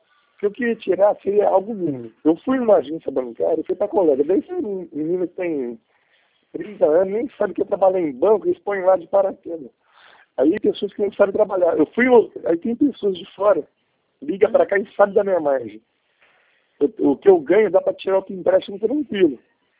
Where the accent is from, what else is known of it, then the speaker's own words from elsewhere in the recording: Ribeirão Preto, São Paulo, Brazil; Nasci em Ribeirão Preto, moro aqui 55 anos.